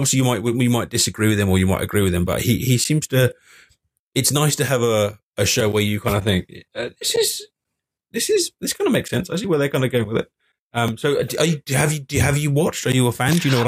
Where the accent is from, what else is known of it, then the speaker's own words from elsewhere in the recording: United Kingdom; Now, obviously, I'm British, and The Daily Show is kind of televised in America